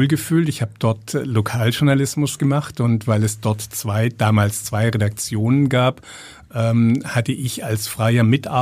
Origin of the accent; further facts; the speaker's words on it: Baden-Württemberg, Germany; Ich bin im Schwarzwald groß geworden